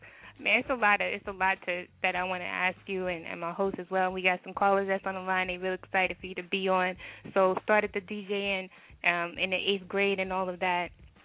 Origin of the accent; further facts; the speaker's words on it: Killeen, Texas, United States; And so I'm from Killeen, Texas. You know, we ain't big like Houston